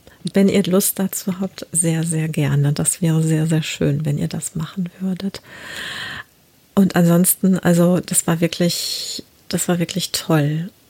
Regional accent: Hohenlimburg, North Rhine-Westphalia, Germany; eine war sogar dabei, die aus Hohenlimburg ist, hier aus meiner Heimatstadt.

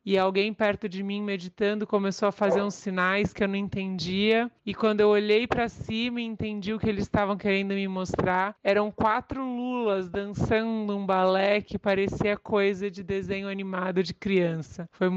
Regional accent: São Paulo, Brazil; also born or lived in Florianópolis; sou de São Paulo e o meu contato com o mar sempre foi muito mágico, desde quando eu morava em Florianópolis

